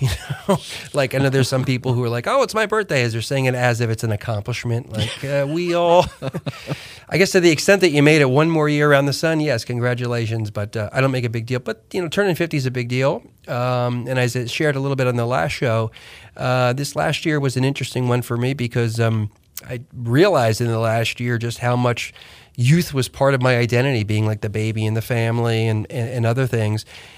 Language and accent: English; New Jersey, United States; that was a big deal because I grew up in Jersey.